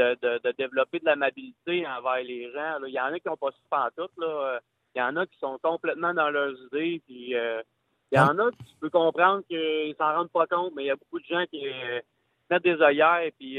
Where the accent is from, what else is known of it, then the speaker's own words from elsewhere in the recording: Saguenay, Quebec, Canada; now in Montreal, Canada; je viens du Saguenay, M. Barrette, mais moi, on m'a appris à ouvrir aux gens qui avaient de la difficulté, puis dire bonjour au monde. Moi, je reste à Montréal